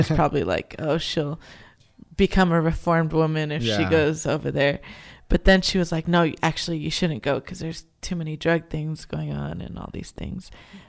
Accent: California, United States; Well, when I was, because I grew up in the Bay Area, when I was playing in bands in San Francisco and Oakland, my band members were all not Latinos.

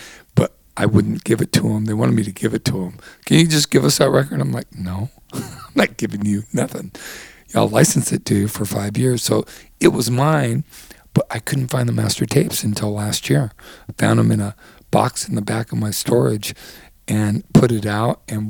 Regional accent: Santa Monica, California, United States; I grew up in Santa Monica. I grew up with KCRW.

